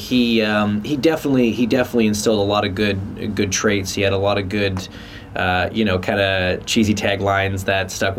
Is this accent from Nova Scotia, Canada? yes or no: no; Markham, Ontario, Canada; growing up in Canada was great, man. I love it there. You know, that's home. That will always be home. We grew up in a little suburb in a town called Markham outside the east side of Toronto.